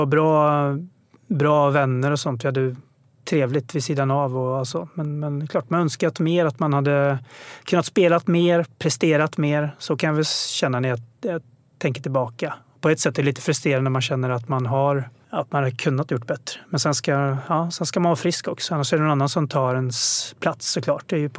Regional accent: Stockholm, Stockholm County, Sweden; born there; jag var född i Stockholm

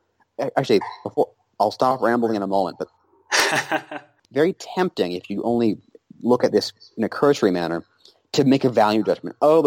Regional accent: Maryland, United States; I mean, I'm an American first and a Marylander second.

